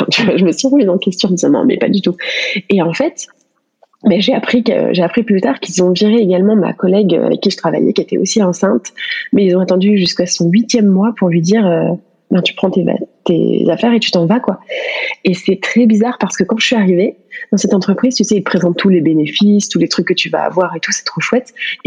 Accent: France; je me suis dit, en tant que bonne française, tu vois

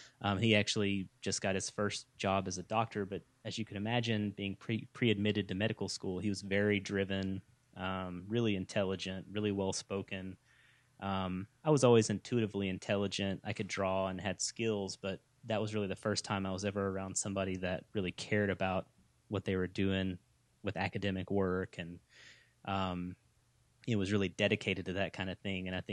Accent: Borger, Texas, United States; I grew up in the Texas Panhandle in a really small town called Borger, Texas, B-O-R-G-E-R. And it's close to Amarillo.

